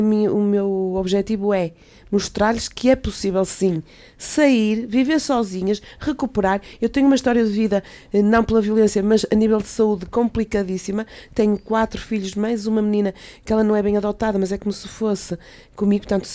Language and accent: Portuguese; Braga, Norte, Portugal; Eu fui criada cá, nasci cá em Braga, os meus pais são de origem cabo-verdiana, mas eu fui criada aqui com os costumes